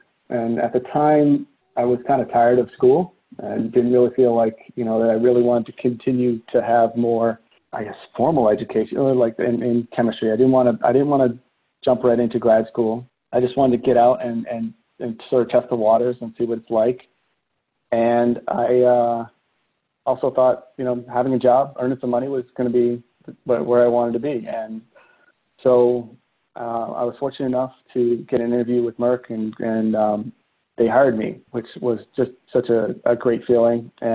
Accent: Massachusetts, United States; So I grew up outside of Boston.

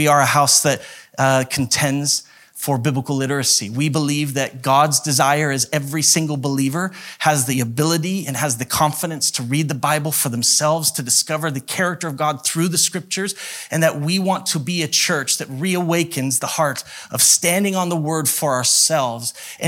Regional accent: Idaho Falls, Idaho, United States; growing up in Idaho Falls, it was like a caste system of popular, unpopular cliques.

